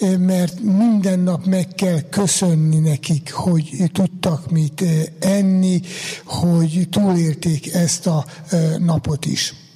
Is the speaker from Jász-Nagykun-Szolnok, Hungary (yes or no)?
yes; Jász-Nagykun-Szolnok, Hungary; én a Jásságból származom, ott nem volt ritka a talicskának a tolása